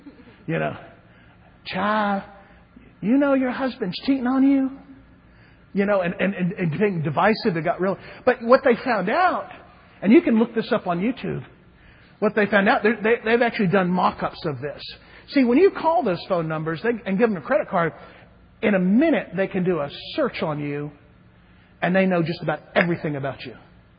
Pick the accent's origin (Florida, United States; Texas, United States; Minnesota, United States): Florida, United States; also born or lived in Africa; Now, we grew up in South Florida, so we were very familiar with Jewish culture because there's a lot of Jewish folk down there.